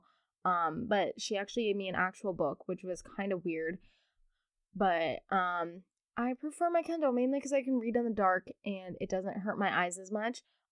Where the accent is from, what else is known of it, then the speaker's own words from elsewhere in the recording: Kentucky, United States; I love how I'm saying Southern charm and I'm literally from Kentucky. I don't know, I don't consider myself that Southern. I guess some people would say otherwise. Some people would say I have an accent.